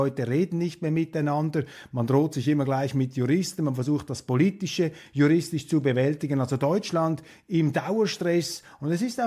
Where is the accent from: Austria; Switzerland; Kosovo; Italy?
Switzerland; Swiss Plateau; aber für mich als Schweizer da aus dem Mittelland, aus dem Flachland